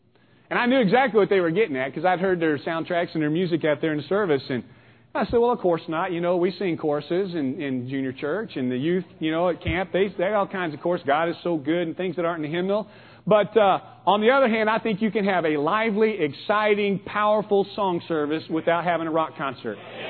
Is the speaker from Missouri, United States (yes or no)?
yes; Lebanon, Missouri, United States; And that was my hometown. You know, we knocked on every door several times a year.